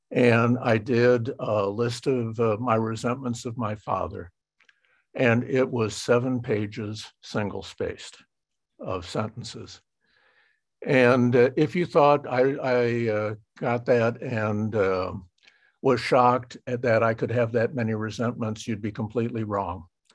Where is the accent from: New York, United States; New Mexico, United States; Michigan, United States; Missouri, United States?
Missouri, United States; St. Louis; I'm half German and half Irish. I was born and raised in St. Louis in the Midwest, and that's a real common combination in the St. Louis area, Irish and German.